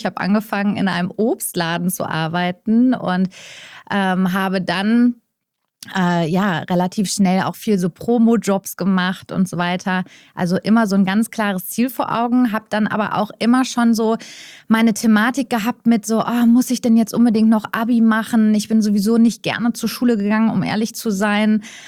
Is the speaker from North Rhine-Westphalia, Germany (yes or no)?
yes; Witten, North Rhine-Westphalia, Germany; Ich bin aufgewachsen in Witten im Ruhrgebiet und bin auf eine Waldorfschule gegangen